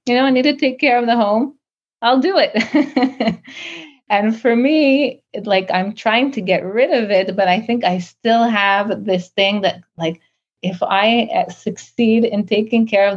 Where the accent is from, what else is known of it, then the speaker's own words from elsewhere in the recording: Canada; I'm a Baal Teshuva. I am from Canada.